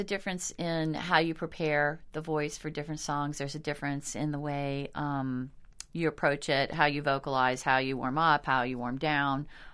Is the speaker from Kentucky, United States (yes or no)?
no; Dallas, Texas, United States; and my first voice teacher was my choir director, Don Hermanot, growing up in Dallas.